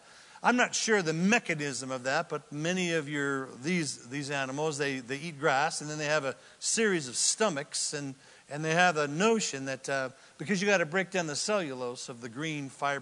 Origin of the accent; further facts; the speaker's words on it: Anderson, California, United States; I'm from Anderson in Redding, California, and we had lots of cows. I grew up in one house. There was cows all around us.